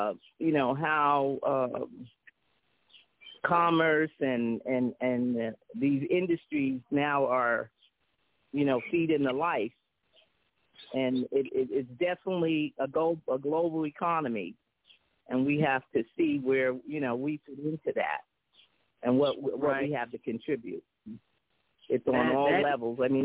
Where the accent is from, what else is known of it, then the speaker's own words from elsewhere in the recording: Sharon, Pennsylvania, United States; I'm from Sharon, Pennsylvania, but Sharon was known for its steel mill.